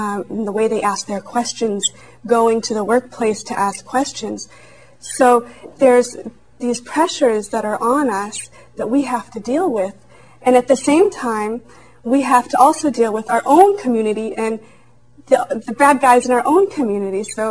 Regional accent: United States; And as an American, I want to help in protecting my nation and protecting my country

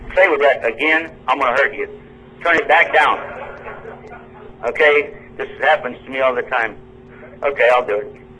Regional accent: Texas, United States; And I'm from Texas, and I'm proud of it. And as we say in Texas, don't mess with Texas.

